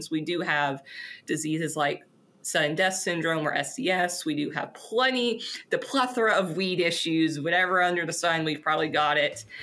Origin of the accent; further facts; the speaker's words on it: Tennessee, United States; A little bit about myself is I'm originally from Southeast Tennessee, so kind of the foothills of Appalachia in old tobacco country